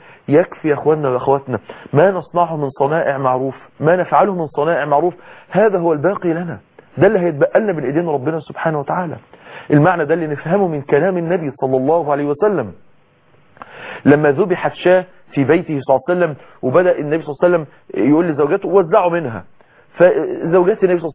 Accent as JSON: {"language": "Arabic", "town": "Mansoura", "region": "Dakahlia", "country": "Egypt", "said": "من اكتر الحاجات اللي تربى عليها الشباب عندنا في المنصورة"}